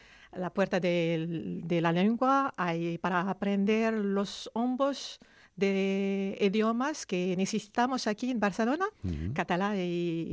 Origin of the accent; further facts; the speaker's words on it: Morocco; Catalan is a second language; now in Spain; Soc de Marroc.